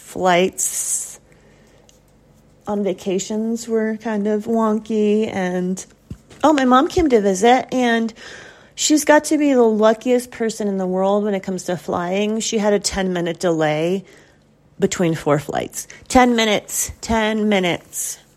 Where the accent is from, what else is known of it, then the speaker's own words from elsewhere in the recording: the South, United States; I know I'm not German. I don't have any kind of cool accent. You get doppelganger. I grew up in the South.